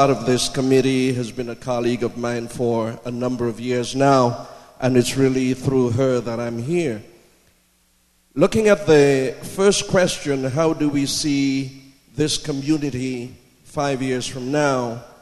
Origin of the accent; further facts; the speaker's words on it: Scarborough, Ontario, Canada; I am an Easterner. I come from Scarborough.